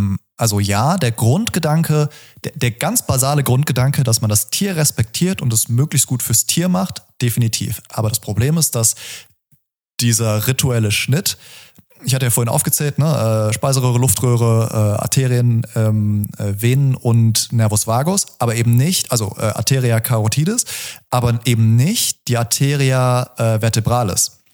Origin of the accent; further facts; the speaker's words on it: Germany; Und das ist die Basis, mit der wir als Deutsche uns ja auseinandersetzen müssen.